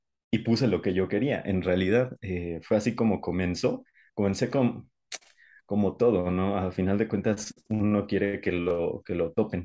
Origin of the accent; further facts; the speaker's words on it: Paracho, Michoacán, Mexico; En mi pueblo, aquí en Paracho, no había nada de cuestiones de metal, de rock en la radio